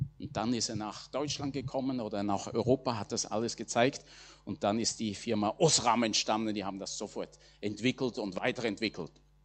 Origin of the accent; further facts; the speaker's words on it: Switzerland; Gut, in der Schweiz war ich nicht Fischer, aber ich bin Bauerssohn, da im Bauernhof groß geworden.